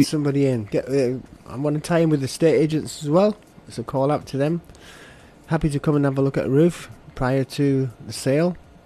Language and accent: English; Barrow-in-Furness, North West England, United Kingdom; now in South Africa; A little town called Barrow in Furness.